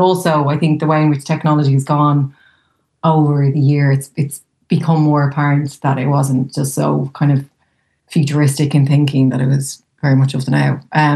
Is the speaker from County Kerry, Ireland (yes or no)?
no; Westmeath, Ireland; I came from the Midlands, and growing up there was no one from Westmeath that was working professionally as an actor.